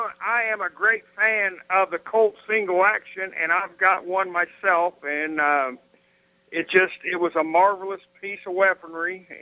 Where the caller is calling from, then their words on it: Hot Springs, Arkansas, United States; Yes, I'm calling from Hot Springs